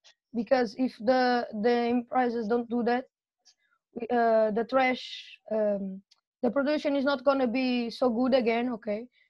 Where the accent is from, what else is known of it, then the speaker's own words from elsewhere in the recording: Portugal; English is a second language; I'm from Portugal. I'm in Ibsen area since November this year, the last year.